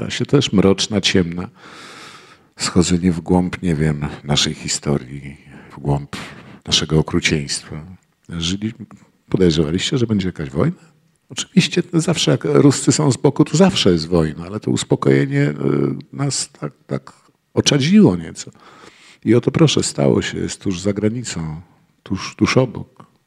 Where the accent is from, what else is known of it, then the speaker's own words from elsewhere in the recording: Warsaw, Masovian Voivodeship, Poland; Ja byłem z Warszawy, ale ja dużo czasu spędziłem, urodziłem się w Warszawie, dużo czasu spędzałem właśnie u wujostwa, u dziadków, babków różnych na Podlasiu, na Mazowszu, w tym takim naprawdę wiejskim jeszcze wtedy w latach 60. krajobrazie.